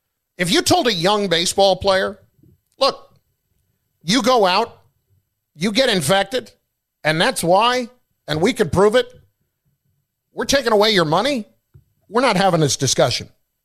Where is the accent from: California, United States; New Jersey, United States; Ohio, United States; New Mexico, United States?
New Jersey, United States; Chatham; also born or lived in Closter; No, I lived in Closter for a little while, but I grew up in Chatham, New Jersey.